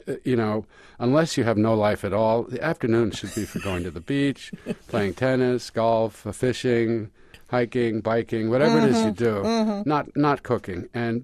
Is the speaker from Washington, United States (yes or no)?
no; Freehold, New Jersey, United States; I grew up in Freehold, New Jersey, which is about 10 miles from Asbury Park from the shore.